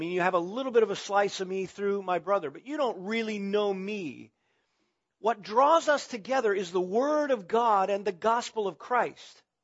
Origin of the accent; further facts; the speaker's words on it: California, United States; I'm not like you. I grew up in Southern California.